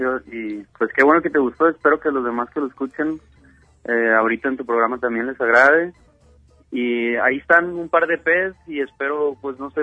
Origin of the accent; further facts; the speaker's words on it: Mazatlán, Sinaloa, Mexico; un amigo mío que también es de Mazatlán, yo soy de Mazatlán